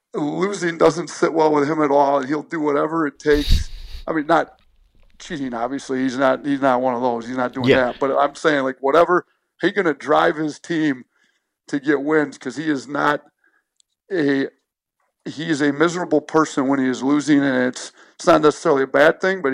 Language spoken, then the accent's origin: English; Wisconsin, United States; Yeah, I think you hit it head on. I grew up in Wisconsin, so